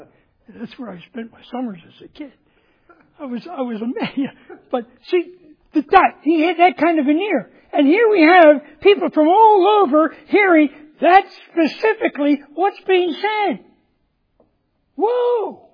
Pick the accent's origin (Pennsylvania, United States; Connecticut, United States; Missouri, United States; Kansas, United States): Pennsylvania, United States; Philadelphia; See, I was born in Philadelphia, city of brotherly love. Was raised right outside of Philadelphia.